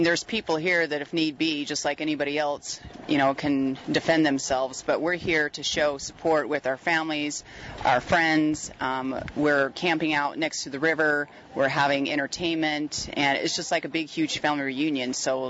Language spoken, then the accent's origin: English; Las Vegas, Nevada, United States; I'm from Vegas